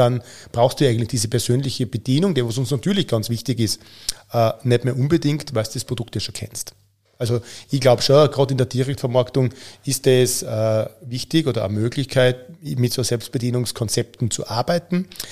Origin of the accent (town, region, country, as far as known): Austria